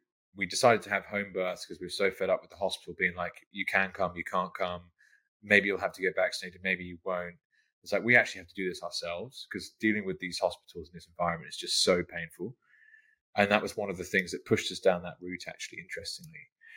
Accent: England, United Kingdom; moved away as an adult; also born or lived in London; now in Australia; So I moved to Australia at the very end of 2019. My wife and I'm English, she's Australian. We were living in London up to like in 2019

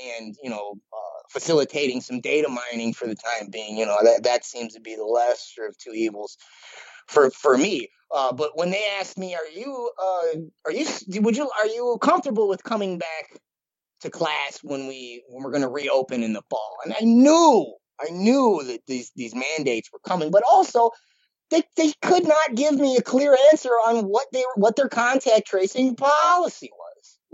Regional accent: Illinois, United States; they came to my state, my home state of Illinois, before Biden did the federal mandates.

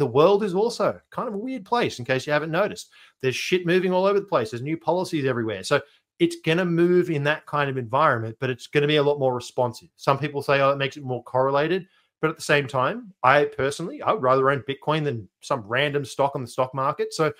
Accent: Australia; I'm an Aussie.

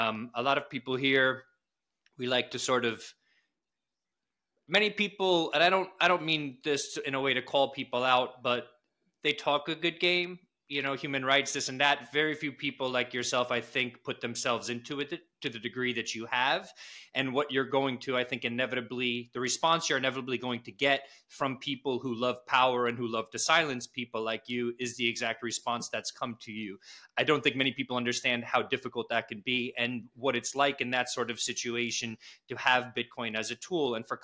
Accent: New York City, New York, United States; most people here, where I'm from New York City, I'm here in the States.

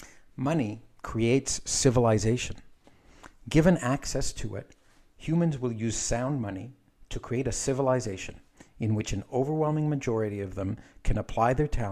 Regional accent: Canada; also born or lived in Israel; It's an Israeli name. I was born in Israel. We moved to Canada when I was just five and a half years old.

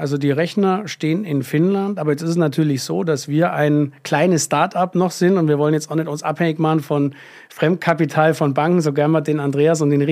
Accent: Augsburg, Bavaria, Germany; Augsburg ist jetzt meine Heimatstadt

